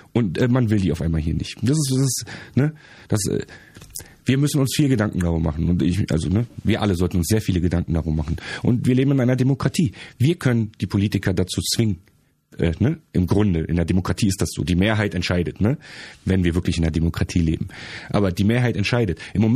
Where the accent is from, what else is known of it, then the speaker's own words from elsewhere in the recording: Germany; moved away; Ich war Flüchtling. Ich bin aus der DDR geflüchtet mit meiner Familie.